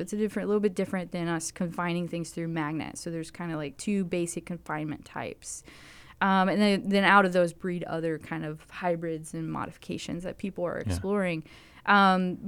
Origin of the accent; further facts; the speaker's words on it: Tennessee, United States; I grew up in Tennessee, Middle Tennessee.